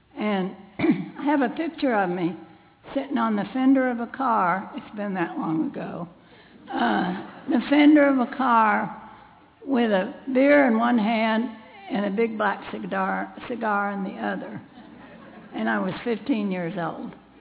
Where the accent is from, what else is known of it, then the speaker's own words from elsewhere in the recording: New Mexico, United States; also born or lived in Texas; I was born in Texas and grew up in New Mexico.